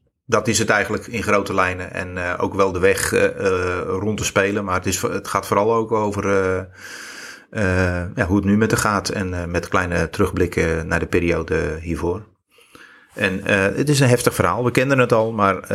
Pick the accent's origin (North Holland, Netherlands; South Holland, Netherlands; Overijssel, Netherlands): North Holland, Netherlands; Wij komen uit het zuiden van het West-Friese.